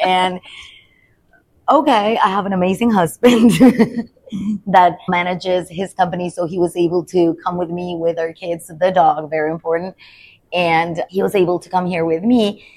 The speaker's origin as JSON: {"language": "English", "town": "Santiago", "region": "Santiago Metropolitan Region", "country": "Chile", "tie": "born or raised there", "said": "all the time I was raised in Chile capital, in Santiago, a big city. My family is, my biological family is from the city. They had nothing to do with farms."}